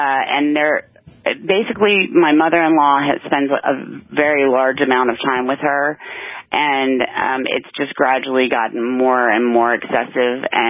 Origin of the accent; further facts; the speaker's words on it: Texas, United States; I decided to move back across the country to my home state, Texas, to be with him and closer to my immediate family.